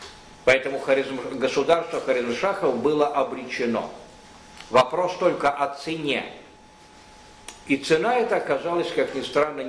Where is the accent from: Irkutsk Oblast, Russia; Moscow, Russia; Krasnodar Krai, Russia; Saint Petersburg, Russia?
Saint Petersburg, Russia; Я говорю, я из Питера, я работаю, я не могу ездить тебе каждый месяц.